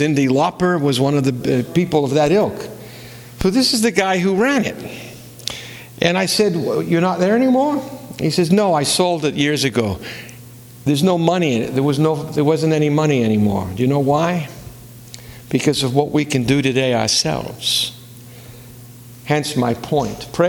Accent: Conshohocken, Pennsylvania, United States; He wants to know where I'm from. I'm from Conshohocken.

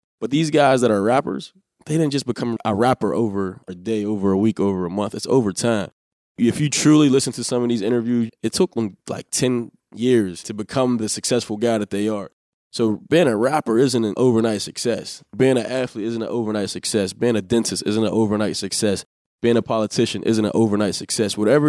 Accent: Pennsylvania, United States; Growing up in Northview, we really didn't see it.

